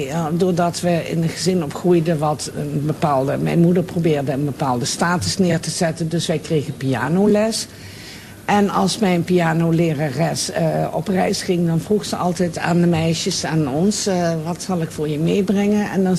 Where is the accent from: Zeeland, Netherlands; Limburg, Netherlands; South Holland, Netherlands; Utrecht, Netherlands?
Limburg, Netherlands; moved away as an adult; now in Amsterdam, Netherlands; Ik woon weliswaar nu in Amsterdam-Noord, maar een echte Noorderling zal ik nooit worden. Ik ben een Limburgse en met een Belgische moeder, dus dat is nog zuidelijker. En daar ben ik opgegroeid en op mijn 21ste naar het grote avontuur in Amsterdam gegaan.